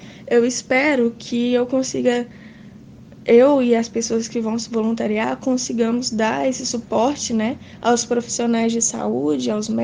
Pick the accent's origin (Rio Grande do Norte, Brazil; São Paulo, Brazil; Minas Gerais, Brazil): Minas Gerais, Brazil; moved away as an adult; now in Rio de Janeiro, Brazil; quando eu saí de Minas e vim para o Rio de Janeiro para cursar medicina